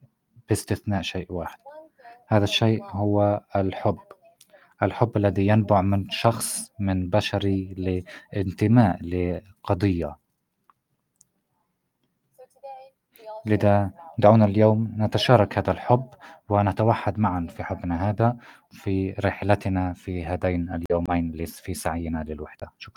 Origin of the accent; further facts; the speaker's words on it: Palestine; لكننا في كفلسطينيين علينا دائما أن نسعى